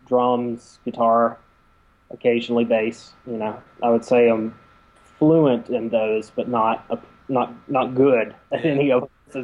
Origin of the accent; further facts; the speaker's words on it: Jackson, Mississippi, United States; also born or lived in Nashville, Tennessee; Grew up in Jackson, Mississippi. I was born in Nashville, Tennessee. I grew up in Jackson.